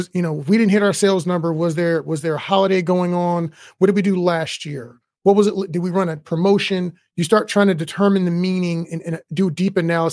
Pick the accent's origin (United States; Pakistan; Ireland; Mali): United States; Fort Hood, Texas; So I'm from Fort Hood.